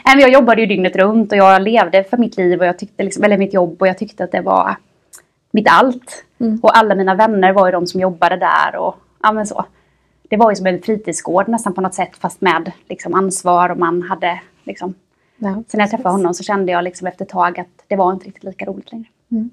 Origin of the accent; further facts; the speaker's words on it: Trånghälla, Jönköping County, Sweden; born there; jag är född i Trånghälla. Ligger ju lite utanför Jönköping, mellan Jönköping och Habo.